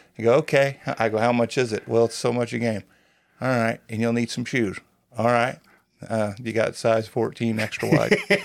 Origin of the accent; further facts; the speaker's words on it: Calhoun, United States; Okay, I grew up in Calhoun.